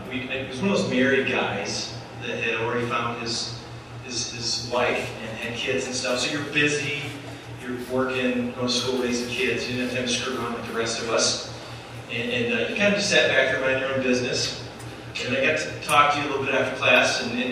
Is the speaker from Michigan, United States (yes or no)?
yes; Michigan, United States; And I'm from Michigan, so I didn't know this part of the country too well.